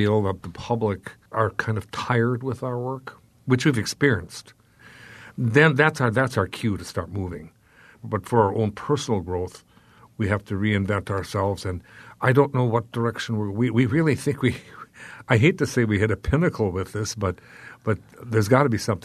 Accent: Midwest, United States; Being a Midwesterner is something really special. The underlying thing is you feel like family here.

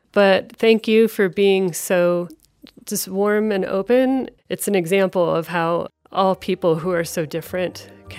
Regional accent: Cleveland, Ohio, United States; I grew up in the city, in the suburbs of Cleveland. We just had very small backyards.

